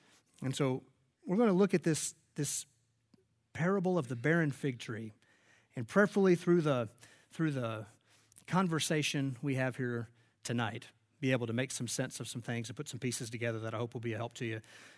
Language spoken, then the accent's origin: English; North Carolina, United States; growing up in North Carolina around farms and working on farms and taking time to work different fields.